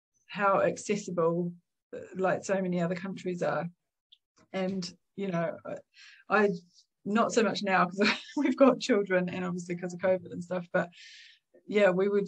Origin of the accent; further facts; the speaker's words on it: New Zealand; moved away as an adult; now in United Kingdom; I currently live in the UK, but I'm originally from New Zealand, and yeah, came over here about nearly 20 years ago. It'll be 20 years next year.